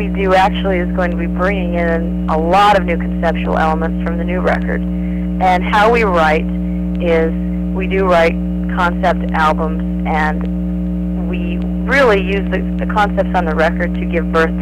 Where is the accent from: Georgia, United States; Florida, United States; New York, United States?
Florida, United States; being that we're both from Florida.